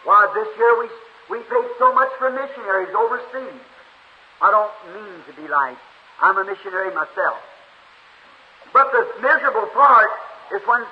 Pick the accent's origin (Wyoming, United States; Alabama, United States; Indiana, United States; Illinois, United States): Indiana, United States; Jeffersonville; I said, I'm from Jeffersonville, Indiana.